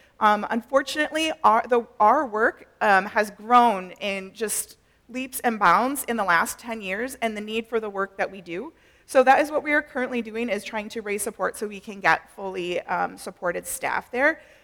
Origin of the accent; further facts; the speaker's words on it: Oshkosh, Wisconsin, United States; I was raised here in Oshkosh. I grew up at New Life Community Church here.